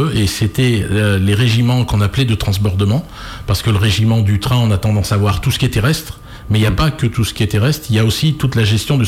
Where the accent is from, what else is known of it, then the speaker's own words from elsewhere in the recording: Centre, France; parce que je suis originaire du centre de la France